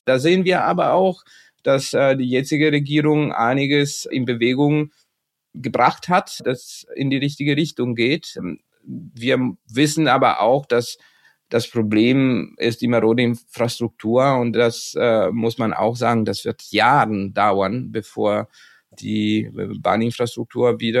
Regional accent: Italy; German is a second language; Und als Italiener kann ich nur mich freuen

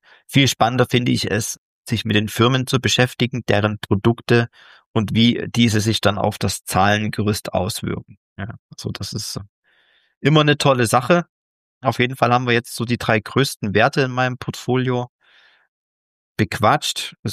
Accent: Dresden, Saxony, Germany; da ja der Gründer auch aus meiner Heimat kommt, aus Dresden.

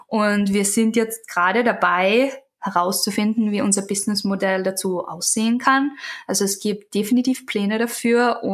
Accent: Austria; now in United States; Ich bin ja aus Österreich und da haben wir ja das Pickerl und all diese Themen.

